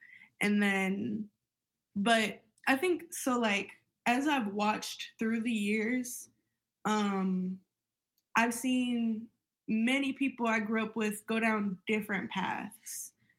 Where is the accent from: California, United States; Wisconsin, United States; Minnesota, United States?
Minnesota, United States; Minneapolis; Yeah, I grew up in North Minneapolis. I graduated from North High School. Yeah, I'm from North.